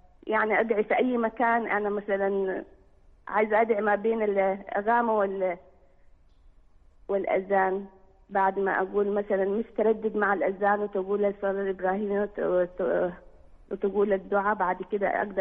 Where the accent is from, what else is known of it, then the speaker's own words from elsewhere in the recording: Jeddah, Makkah Province, Saudi Arabia; احنا من اهل جدة